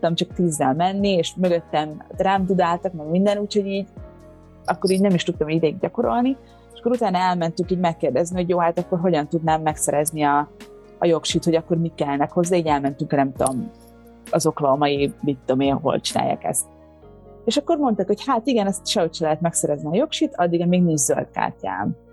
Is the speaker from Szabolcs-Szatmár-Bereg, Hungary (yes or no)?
no; Budapest, Hungary; még nem ez az állandó lakcímem, mert az mindig otthon, Budapesten